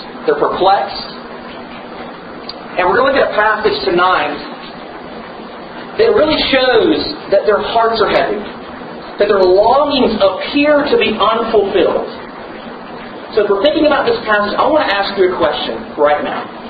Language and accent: English; San Antonio, Texas, United States; as John said. I hail from San Antonio, Texas, where I'm a RUF campus minister.